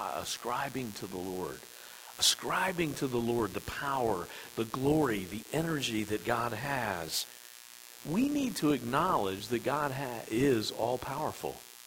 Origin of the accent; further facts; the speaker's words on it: Chesapeake Bay, United States; I grew up on the Chesapeake Bay, and I loved looking out over the bay and seeing the storms come across the bay.